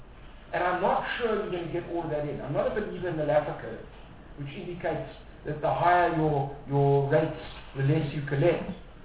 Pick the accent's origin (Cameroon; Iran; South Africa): South Africa; I feel as a South African a sense of extraordinary moral superiority